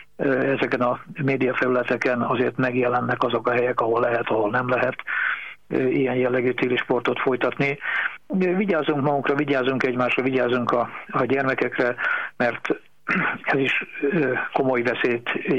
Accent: Tiszanána, Heves, Hungary; Én emlékszem gyerekkoromban arra, Tiszanánál nőttem fel

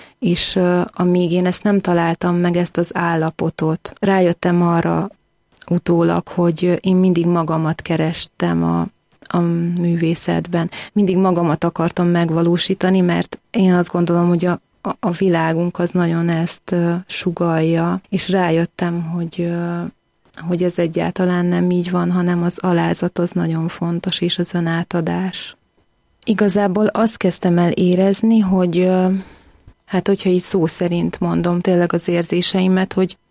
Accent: Miskolc, Borsod-Abaúj-Zemplén, Hungary; moved away as an adult; now in Budapest, Hungary; Én Miskolcról származom egyébként, és 20 éves koromban felkerültem Budapestre

